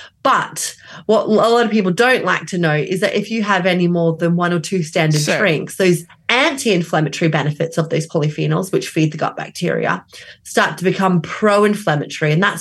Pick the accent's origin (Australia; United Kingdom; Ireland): Australia; but I am Australian, so I know that it happens